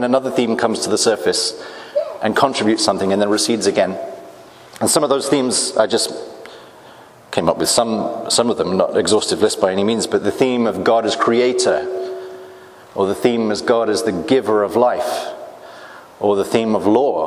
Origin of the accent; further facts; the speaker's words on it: England, United Kingdom; I'm from England